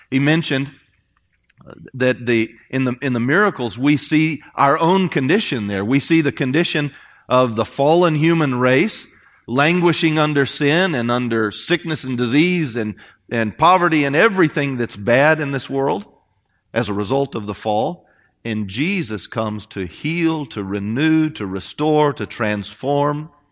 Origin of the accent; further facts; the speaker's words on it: United States; Years ago, growing up in the United States, I would not have been able to, or I did not fully appreciate that.